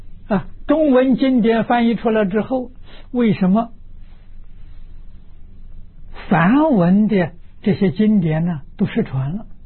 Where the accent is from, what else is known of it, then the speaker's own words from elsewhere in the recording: China; 我们中国人念起来不太好口味